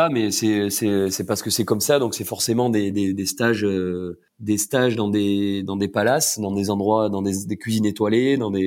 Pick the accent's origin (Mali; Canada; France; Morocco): France; Cassis, Provence-Alpes-Côte d'Azur; Comme j'avais fait des saisons à Cassis parce que j'ai grandi à Cassis